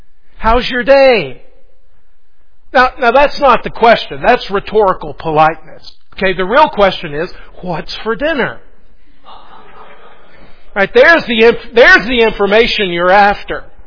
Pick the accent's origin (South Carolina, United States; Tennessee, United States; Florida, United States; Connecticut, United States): South Carolina, United States; Pickens; I grew up in Pickens, South Carolina, and I will forever be a Southern boy. And growing up in a small Southern town has shaped who I am